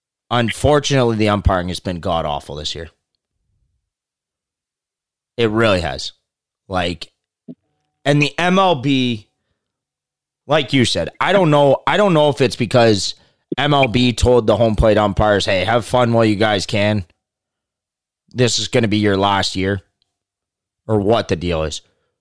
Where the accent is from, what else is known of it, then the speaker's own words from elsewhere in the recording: Canada; Obviously, we're Canadian, so we're a little bit biased here